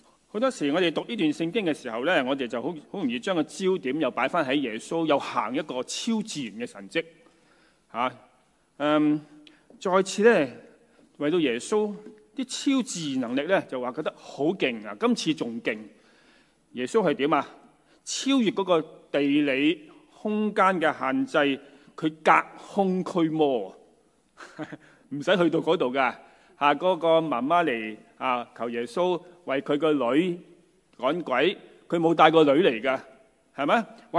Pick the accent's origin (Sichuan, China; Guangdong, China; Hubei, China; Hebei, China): Guangdong, China; accent: Cantonese; 用我们广东话，就是说不要有口坏人，不要坏自己啦。